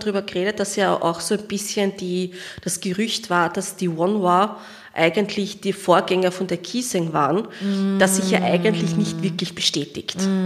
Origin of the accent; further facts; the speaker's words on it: Vienna, Austria; wenn ich es jetzt als Wiener Ausdruck jetzt sage